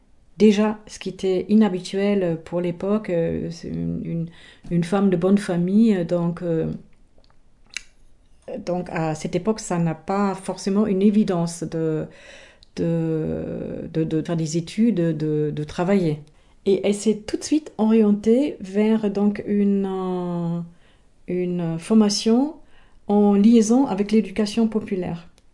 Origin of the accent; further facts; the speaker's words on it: Germany; J'ai grandi en Allemagne et j'ai vécu aussi une bonne partie de ma vie d'adulte en Allemagne.